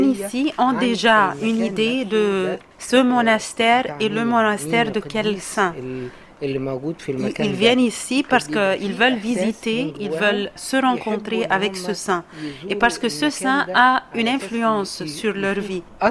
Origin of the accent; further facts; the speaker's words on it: Cairo, Cairo Governorate, Egypt; j'ai 15 ans, je viens du Caire, d'Égypte.